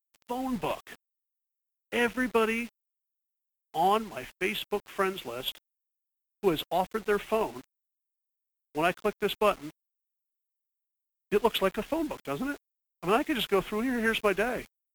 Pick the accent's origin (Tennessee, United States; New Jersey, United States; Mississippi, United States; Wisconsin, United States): New Jersey, United States; Cherry Hill; also born or lived in Phoenix; I grew up in Cherry Hill, New Jersey. College. Went to college outside of Pennsylvania. Phoenix. I lived in Phoenix for a period of 12 years.